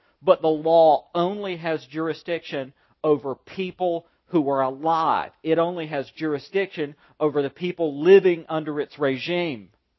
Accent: Southern United States, United States; I'm from the Bible Belt. I'm from a place where people worship God. There aren't any local taxes.

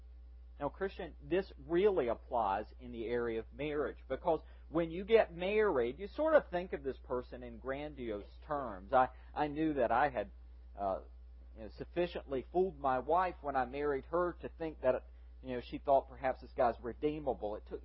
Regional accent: the South, United States; And I call it the black rot because I'm a Southerner. We put the on everything.

